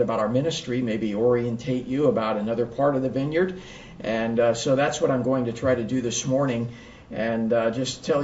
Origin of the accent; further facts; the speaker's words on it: Battle Ground, Washington, United States; moved away; also born or lived in California; And I am originally from Battleground, Washington. And so I am from the Northwest and left here in 1980.